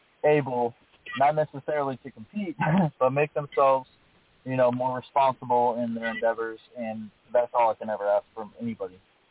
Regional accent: Chicago, Illinois, United States; I'm from Chicago. So when people leave Illinois and people leave Chicago, all these millionaires leave Chicago

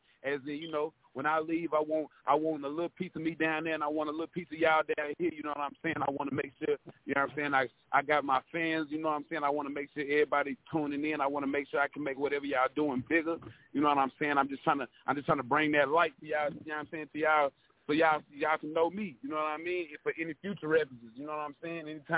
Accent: Nashville, Tennessee, United States; I'm from Nashville, Tennessee. I grew up in a little place called Edge Hill. You know what I'm saying? The Projects, 14th Avenue South.

